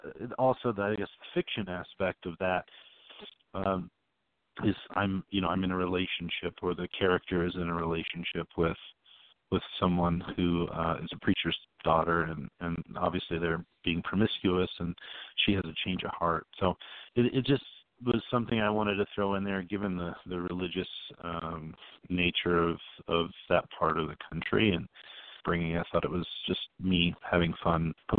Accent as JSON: {"language": "English", "town": "Amarillo", "region": "Texas", "country": "United States", "tie": "born or raised there", "said": "Truth is, the song's about my hometown, Amarillo, Texas."}